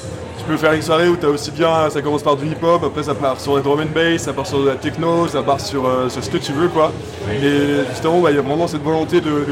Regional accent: Annecy, Auvergne-Rhône-Alpes, France; now in Toulon, France; Je suis arrivé d'Annecy.

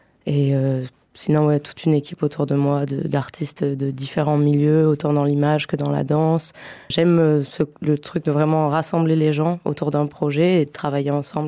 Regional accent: Provence-Alpes-Côte d'Azur, France; j'ai grandi sur la Côte d'Azur.

